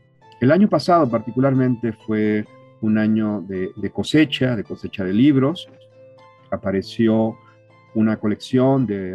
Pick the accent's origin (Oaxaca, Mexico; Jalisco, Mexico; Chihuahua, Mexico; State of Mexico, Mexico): Jalisco, Mexico; Agualulco; estuve 3 años ahí merodeando las calles, las plazas, el paisaje común entre mi pueblo natal, Agualulco y Ameca